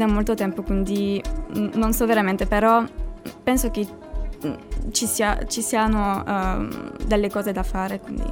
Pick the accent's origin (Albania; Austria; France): France; Italian is a second language; moved away as an adult; now in Cagliari, Italy; Di Francia.